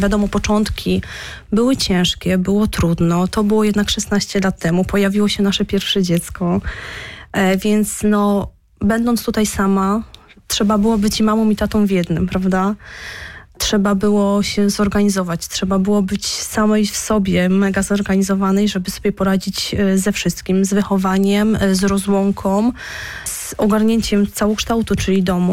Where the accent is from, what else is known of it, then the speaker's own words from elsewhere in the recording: Jędrzejów, Świętokrzyskie Voivodeship, Poland; Ja pochodzę z Jędrzejowa.